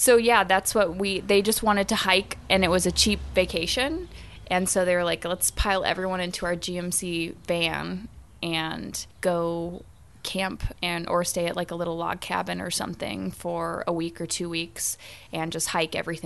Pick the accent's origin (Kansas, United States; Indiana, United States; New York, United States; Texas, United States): Kansas, United States; Yeah, I feel like because I grew up in Kansas, I got to go to all of the states, really, that no one else goes